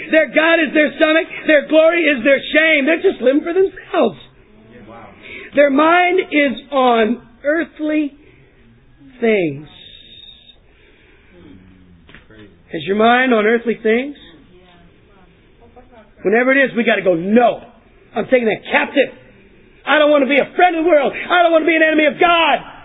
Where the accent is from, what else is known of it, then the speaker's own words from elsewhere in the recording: United States; We believe, because we're from America, that our purpose here is the pursuit of happiness.